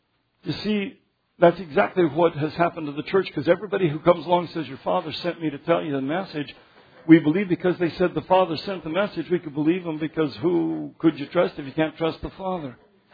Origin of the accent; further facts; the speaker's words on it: Colorado, United States; When I was growing up in Colorado, a man kidnapped a young woman.